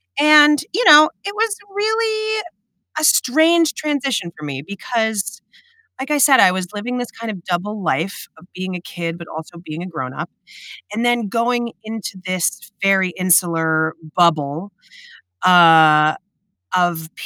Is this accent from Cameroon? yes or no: no; New York City, New York, United States; And the fact that I was from New York City and we were going to this kind of like suburban, tiny, tiny campus, it was a really jarring kind of strange transition for me.